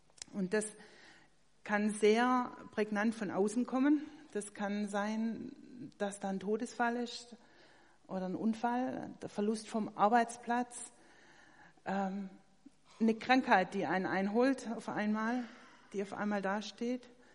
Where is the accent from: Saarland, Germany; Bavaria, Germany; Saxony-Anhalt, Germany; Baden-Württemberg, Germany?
Baden-Württemberg, Germany; so als Schwabe kennt man das ja so ein bisschen so.